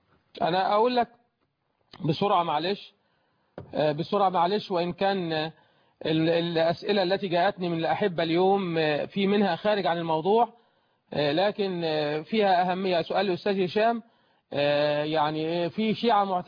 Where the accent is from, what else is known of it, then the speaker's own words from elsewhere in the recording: Egypt; إذا كان الأمر منتشر الحلال زي عندنا في مصر هنا ما بنسألش